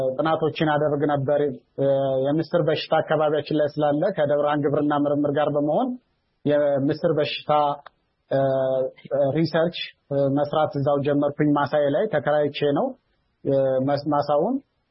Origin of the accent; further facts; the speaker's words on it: Anawari, Amhara, Ethiopia; እዛው ተወልጄ ያደኩበት ከተማ አናዋሪ ከተማ